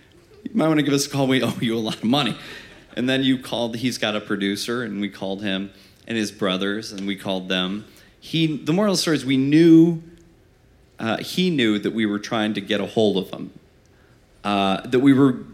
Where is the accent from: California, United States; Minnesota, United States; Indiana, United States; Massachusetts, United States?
Indiana, United States; Fort Wayne; he's from Chicago, we're from Fort Wayne, Indiana, we're very like-minded.